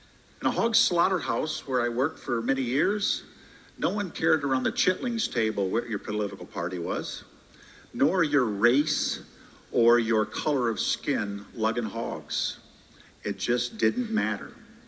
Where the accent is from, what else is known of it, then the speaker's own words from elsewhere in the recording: Iowa, United States; I believe these things because I grew up in Iowa